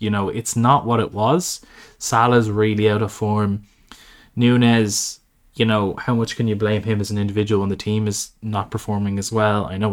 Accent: Ireland; look, we're Irish, so of course it was going to get a mention

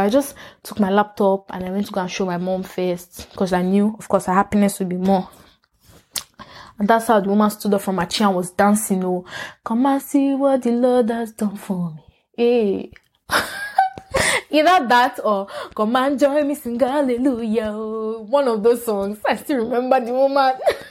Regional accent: Nigeria; I said, see, I'm Nigerian before I'm black. Oh, me, I don't understand this black.

